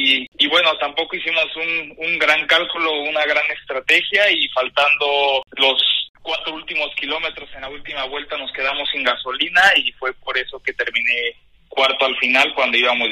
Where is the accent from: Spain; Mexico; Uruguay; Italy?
Mexico; en Superbike sí soy el único mexicano, y pues como siempre un orgullo representar a México